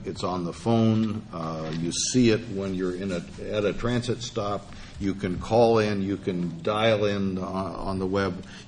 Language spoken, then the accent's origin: English; Washington, United States; I'm from Washington State. We hate tolls up there.